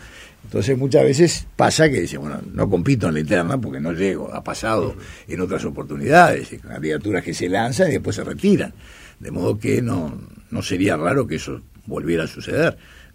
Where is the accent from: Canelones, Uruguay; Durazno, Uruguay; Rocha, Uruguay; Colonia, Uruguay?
Colonia, Uruguay; Colonia Suiza; para mi pueblo, Colonia Suiza, que también cerraron dos fuentes de trabajo muy importantes.